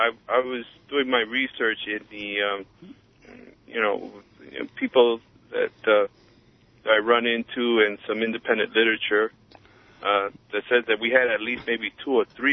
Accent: New York, United States; born there; I don't mind saying that I'm an American citizen, at least, because it took a long time for me to want to say that, being that I'm born, you know, in New York, you know, Puerto Rican parent.

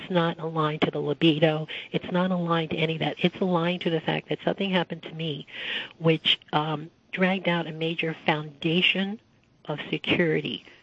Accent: United States; I consider the loss of the security that comes with being an American in what you consider to be a democracy

